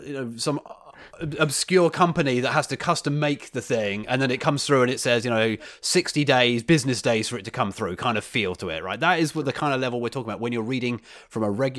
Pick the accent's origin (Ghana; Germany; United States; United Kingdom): United Kingdom; Pinging the other side of the Atlantic back to my home country, if I ping bbc.co.uk, it takes 90 milliseconds.